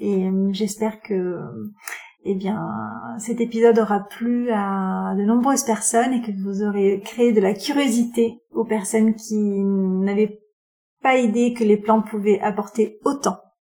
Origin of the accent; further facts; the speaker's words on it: Provence-Alpes-Côte d'Azur, France; n'étant pas revenue chez moi dans le Vaucluse pendant 2 ans, lorsque j'y suis retournée au mois d'août